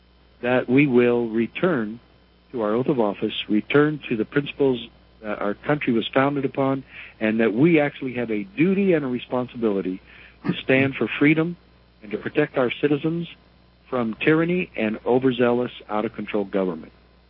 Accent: Arizona, United States; also born or lived in Utah; And then I moved from Utah back to my hometown in Arizona in 88.

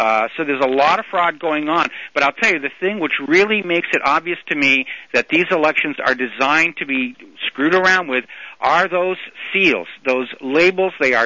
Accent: New Hampshire, United States; now in Hawaii, United States; even though I grew up in New Hampshire, as you know, I live in Hawaii right now

